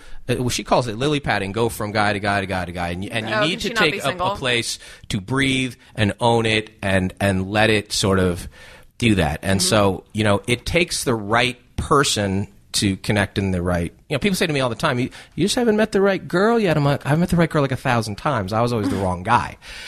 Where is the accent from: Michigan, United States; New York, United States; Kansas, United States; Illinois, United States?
New York, United States; now in Los Angeles, United States; New York is – I'm from New York. I live in L.A.